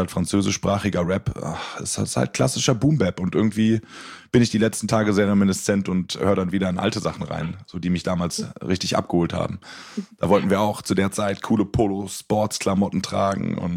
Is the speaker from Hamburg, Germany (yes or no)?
no; North Rhine-Westphalia, Germany; Ich komme aus der Nähe von Köln.